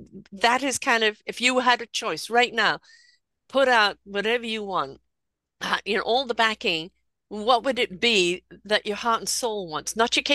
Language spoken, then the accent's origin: English; England, United Kingdom; I was from England. I was into … when I was little, and obviously … things, because I was in England, right?